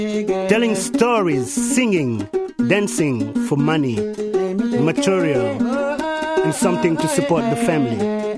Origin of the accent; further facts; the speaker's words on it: Dakar, Senegal; born there; English is a second language; I was born in Dakar, Senegal, West Africa.